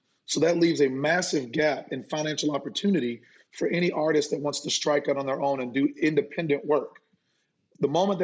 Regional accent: Bangs, Texas, United States; I grew up in Bangs, Texas, like your grandmama's hair. Bangs. We got 1,100 people counting sheep. It ain't a whole lot of people there.

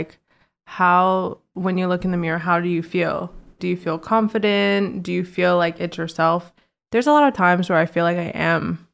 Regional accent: Virginia, United States; now in New York, United States; I am 26. I grew up in Virginia.

